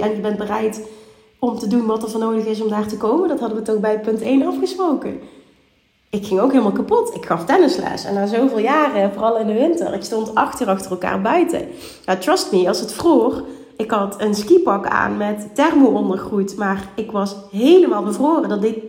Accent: Limburg, Netherlands; Ik kom uit Limburg, notabene.

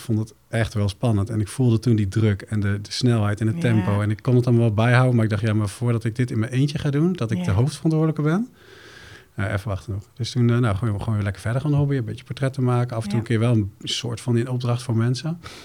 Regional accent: Ede, Gelderland, Netherlands; born there; Ik ben fotograaf. Ik ben geboren in Ede.

